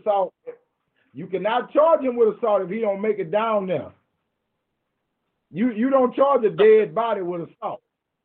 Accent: Houston, Texas, United States; I grew up in Southeast Houston, you know, South Park to be exact, straight off Urshwood. I am 51 years old, right?

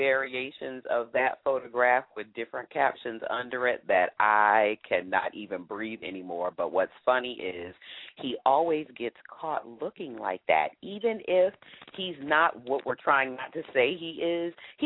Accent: El Paso, Texas, United States; born there; I represent Virginia all the time. However, I was born in El Paso, Texas. So shout out to El Paso.

